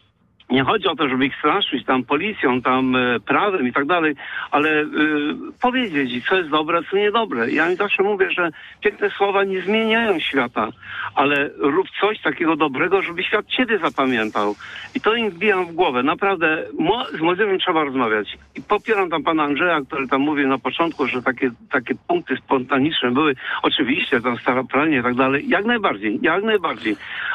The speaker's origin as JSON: {"language": "Polish", "town": "Poznań", "region": "Greater Poland Voivodeship", "country": "Poland", "tie": "born or raised there", "lives_now": "Oborniki, Poland", "said": "Ja mieszkam w Obornika, ale pochodzę z Grunwaldu."}